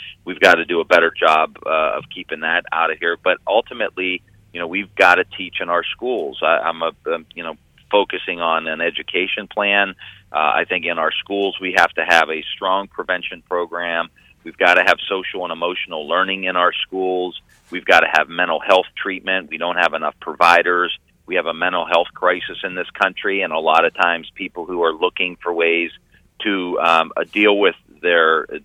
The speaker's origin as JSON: {"language": "English", "region": "Ohio", "country": "United States", "said": "that I'm from Northeast Ohio, that I've been living at the epicenter of deindustrialization, the opiate crisis, the healthcare crisis, the infant mortality crisis"}